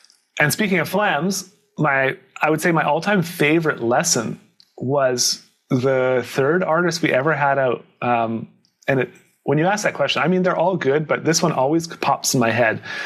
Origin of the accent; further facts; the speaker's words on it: Canada; And we're all from Canada, so we're like, whatever, it's no big deal. It's not that cold for us.